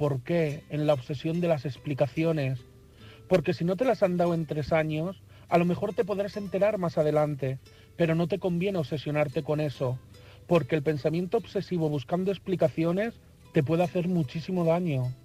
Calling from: Madrid, Community of Madrid, Spain; de Madrid

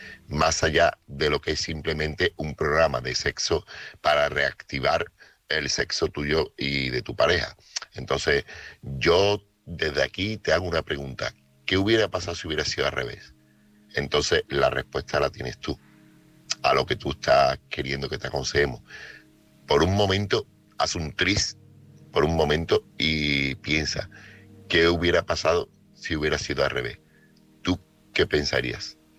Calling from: Seville, Andalusia, Spain; corresponsal de Sevilla

